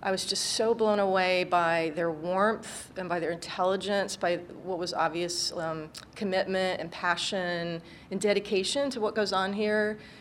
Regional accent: North Carolina, United States; now in Miami Beach, United States; I grew up in North Carolina, so, you know, these many years that I've been living in Miami Beach, which has its very distinct charms, I really miss seasons.

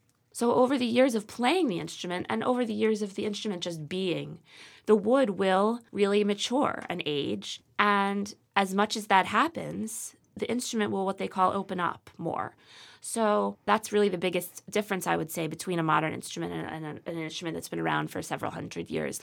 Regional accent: Philadelphia, Pennsylvania, United States; I'm from Philadelphia, so we looked at several different places in Philadelphia, also New York.

